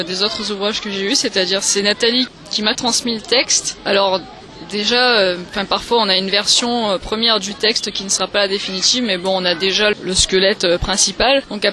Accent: Marseille, Provence-Alpes-Côte d'Azur, France; même si je viens de loin puisque je viens de Marseille

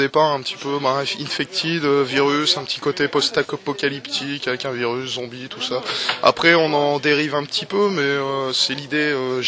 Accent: Auvergne-Rhône-Alpes, France; on en a une sur notre région, donc on est auvergnat.

